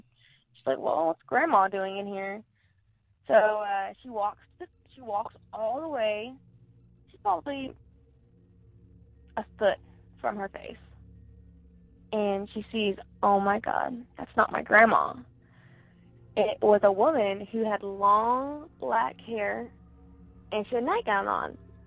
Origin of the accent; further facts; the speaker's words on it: Tulsa, Oklahoma, United States; I'm from Tulsa, Oklahoma